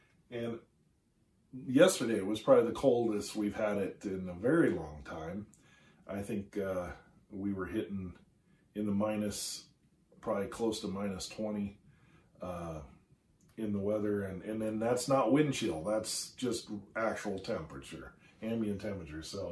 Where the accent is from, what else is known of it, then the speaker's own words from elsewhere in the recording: Vermillion, South Dakota, United States; I grew up in South Dakota for a bit of my childhood, especially towards the end. I came back to Vermilion like three times in my childhood, and I ended up graduating high school there.